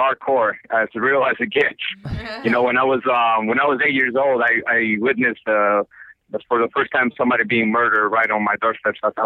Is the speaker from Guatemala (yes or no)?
yes; Guatemala; the good thing about the place where I grew up in Guatemala is that if you're a thief, you know, they'll definitely do justice.